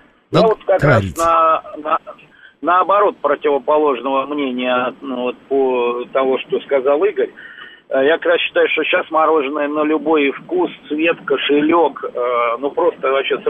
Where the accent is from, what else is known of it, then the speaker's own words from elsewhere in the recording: Saint Petersburg, Russia; now in Moscow, Russia; Я сам питерский, хоть и живу и в Москве.